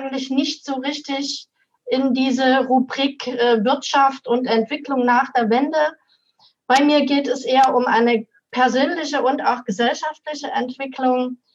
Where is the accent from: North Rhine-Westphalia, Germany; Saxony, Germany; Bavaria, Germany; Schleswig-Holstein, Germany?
Saxony, Germany; Zwönitz; born there; Ich bin hier im Erzgebirge geboren, im schönen Städtchen Zmönitz. Und bin dann über eine kurze Pause in Schwarzenberg, in einem Nachbarort hier in Aue gelandet, inzwischen Aue-Bad Schlema, seit dem vergangenen Jahr.